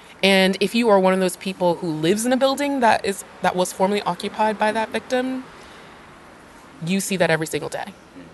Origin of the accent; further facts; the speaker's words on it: Chicago, Illinois, United States; But I tell everybody I'm from Chicago because that's the last American city I lived in before I left.